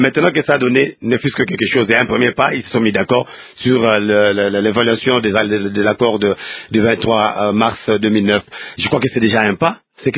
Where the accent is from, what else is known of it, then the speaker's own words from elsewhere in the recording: DR Congo; Non, en tant que Congolais